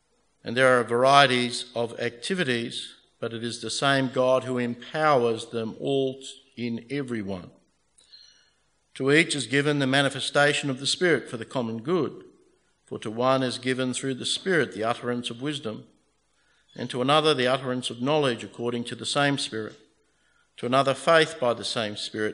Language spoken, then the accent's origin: English; Queensland, Australia; When I was growing up in Queensland, I had periods of sickness